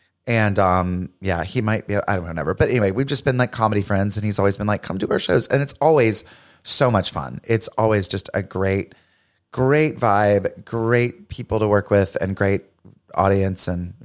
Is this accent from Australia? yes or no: no; North Carolina, United States; I say that I'm mainly from North Carolina, but I was born in South Carolina and my mom lives in South Carolina.